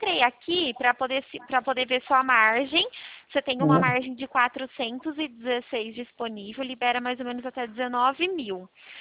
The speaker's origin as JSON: {"language": "Portuguese", "town": "Araras", "region": "São Paulo", "country": "Brazil", "said": "eu sou de Araras, né?"}